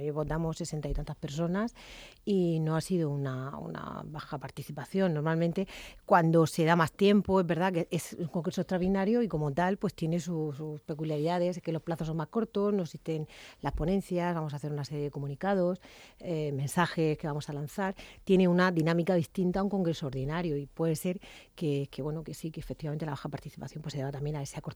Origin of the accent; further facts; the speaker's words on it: Águilas, Region of Murcia, Spain; te voy a poner el ejemplo de mi pueblo. Yo, en Águilas